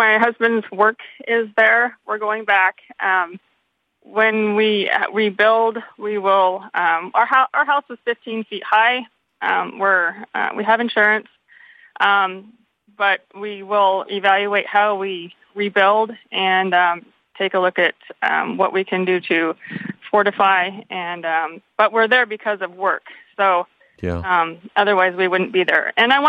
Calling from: Sarasota, Florida, United States; I'm calling from Sarasota, but I live on Cudjoe Key.

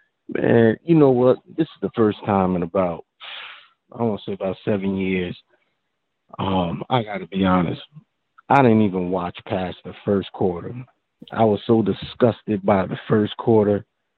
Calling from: New Jersey, United States; I'm calling from Jersey.

